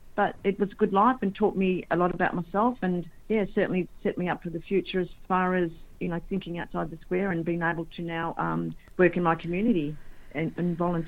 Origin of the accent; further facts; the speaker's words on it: Bindoon, Western Australia, Australia; Okay, grew up Bindoon, mainly 2J, so the age of five, I think. We moved to 2J, mum and dad, seven kids in tow, and then there was another four, so I'm one of 11 children, all still alive